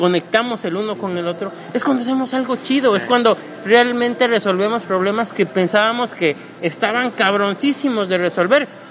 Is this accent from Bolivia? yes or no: no; Mexico; nosotros hemos visto más de esas películas, de esas cuestiones como mexicanos